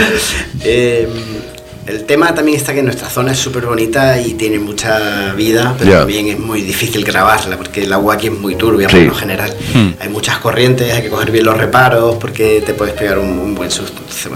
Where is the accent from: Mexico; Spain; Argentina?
Spain; San Fernando, Andalusia; yo creo que todos los que somos de San Fernando la tenemos